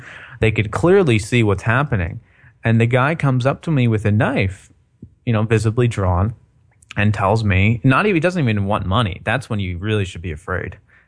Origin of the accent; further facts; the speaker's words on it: Philadelphia, Pennsylvania, United States; now in Austin, United States; I just moved to Austin. I'm actually from Philadelphia, where you're not even allowed to own a weapon.